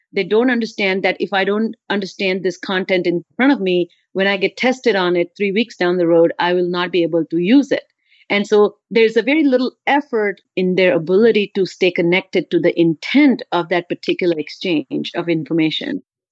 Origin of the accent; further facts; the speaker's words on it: India; You know, I grew up in India